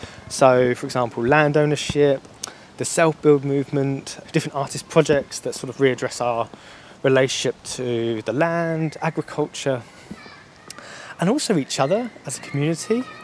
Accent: Basildon, East of England, United Kingdom; I began to become a bit more interested in the local history of my hometown of Basildon. Maybe that was to do with that I was coming back as an adult.

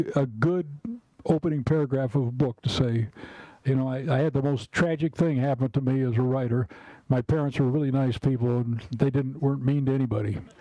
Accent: Iowa, United States; All of us kids still get together for reunions. You know, we come from Iowa.

